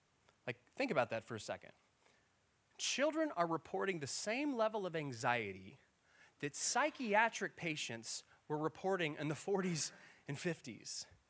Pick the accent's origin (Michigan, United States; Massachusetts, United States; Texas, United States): Texas, United States; And like growing up in South Texas football, that was certainly how it was for me.